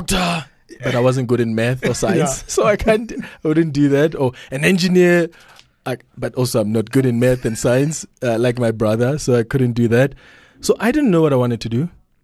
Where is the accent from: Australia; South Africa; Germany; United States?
South Africa; Vaalbank, Mpumalanga; So, I come from a village called Vaalbank. I don't know why they call it Vaalbank or what it means. It's in Mpumalanga and I grew up there. I went to school there. It's just a village.